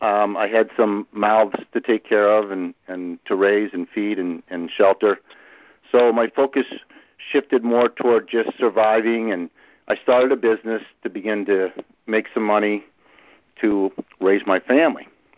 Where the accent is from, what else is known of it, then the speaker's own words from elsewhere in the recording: Illinois, United States; I grew up in the Midwest in Illinois, kind of small town USA.